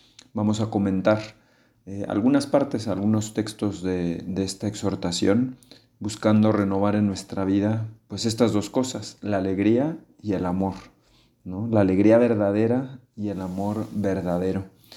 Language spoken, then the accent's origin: Spanish; Mexico; soy legionario de Cristo, soy mexicano. Y desde hace algunas semanas trabajo aquí en Monterrey